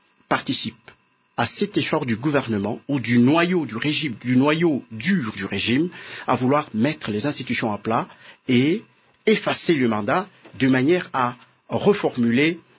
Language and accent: French; Lubumbashi, Haut-Katanga, DR Congo; Moi-même, je suis natif de Lubumbashi.